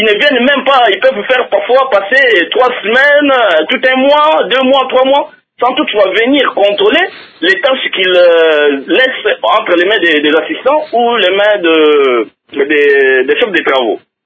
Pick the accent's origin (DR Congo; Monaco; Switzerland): DR Congo